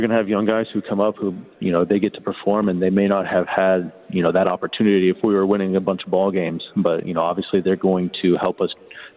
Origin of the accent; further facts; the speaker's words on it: Alvin, Texas, United States; So growing up in Alvin, I had fallen off a horse when I was 9 years old